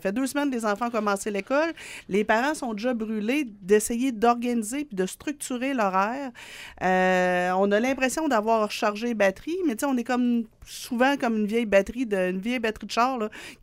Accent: Thetford Mines, Quebec, Canada; moi, chez nous, là, je viens de Thetford-Mind. Mon père travaillait à la mine, puis ma mère était à la maison à temps plein.

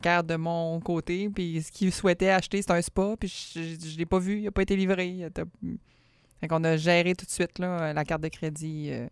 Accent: Quebec, Canada; on vient de la côte de Beaupré

